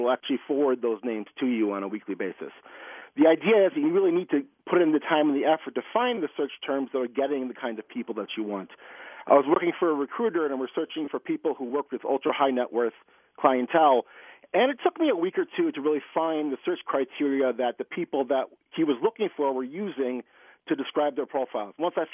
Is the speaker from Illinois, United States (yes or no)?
yes; Chicago, Illinois, United States; But being a Chicagoan myself, I'm kind of used to it